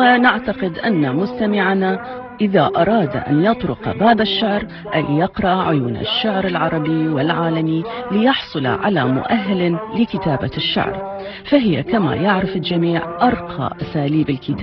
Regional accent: Iraq; accent: Iraqi; now in Hamburg, Germany; ولم أعرف في الحقيقة كم أحب لهجتي العراقية إلا بعد أن وصلت إلى هامبورغ منفعي الحالي منذ 3 سنوات.

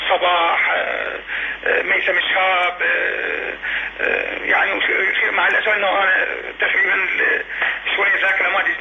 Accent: Basra, Basra Governorate, Iraq; طبعا بدايتي بالبصرة، أنا من أحد أبناء البصرة، طبعا ولادتي بالبصرة

